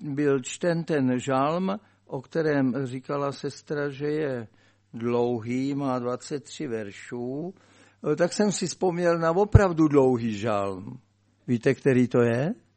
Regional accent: Jablonec nad Nisou, Liberec Region, Czechia; Já s manželkou jsme z Jablonce nad Nisou, patří to pod liberecký sbor.

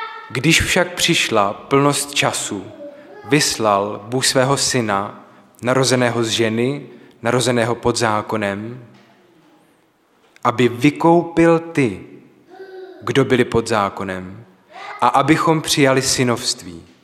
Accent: Brno, South Moravian Region, Czechia; Já vás zdravím z Brna, jenom abych možná se trochu představil, jsem z Brna z Královopolského sboru, kde sloužím na částečný úvazek jako pastorační asistent.

